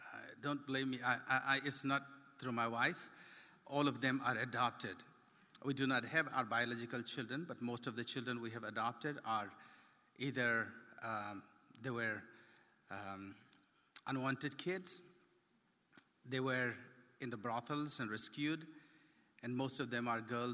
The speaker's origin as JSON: {"language": "English", "country": "India", "said": "I come from India"}